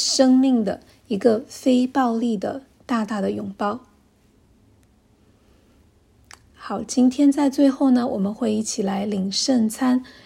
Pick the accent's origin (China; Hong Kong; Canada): Canada; 我们是加拿大人，我们不这个庆祝美国的这个十一月的感恩节